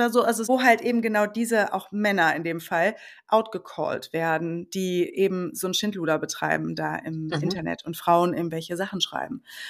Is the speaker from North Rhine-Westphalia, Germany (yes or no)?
yes; North Rhine-Westphalia, Germany; Ich komme aus dem Sauerland